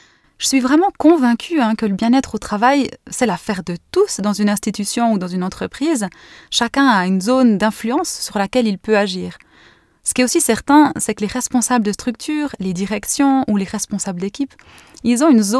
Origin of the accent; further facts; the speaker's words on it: Neuchâtel, Switzerland; je me suis installée dans mon van, au calme, au vert, dans la campagne neuchâteloise, là où j'ai grandi